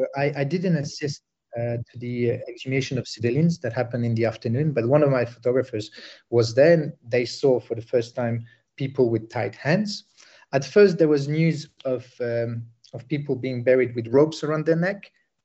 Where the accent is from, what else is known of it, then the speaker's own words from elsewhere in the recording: Sarajevo, Bosnia & Herzegovina; I'm originally from Bosnia. I'm from Sarajevo